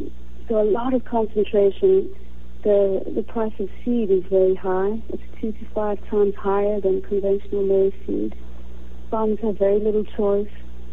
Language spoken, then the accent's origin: English; South Africa; Well, South Africa, I'm from South Africa.